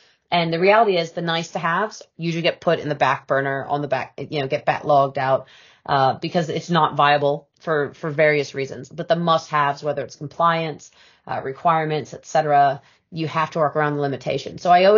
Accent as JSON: {"language": "English", "country": "United States", "tie": "born there", "said": "So being an American by birth"}